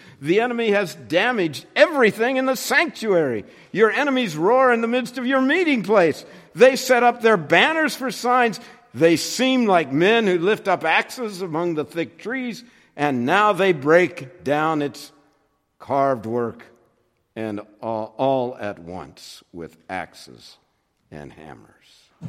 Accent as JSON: {"language": "English", "region": "California", "country": "United States", "tie": "born or raised there", "said": "There were huge forest fires in areas that I grew up in Southern California."}